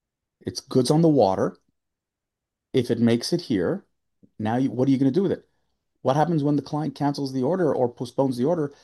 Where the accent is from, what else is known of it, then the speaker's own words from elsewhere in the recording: Canada; I'm a Canadian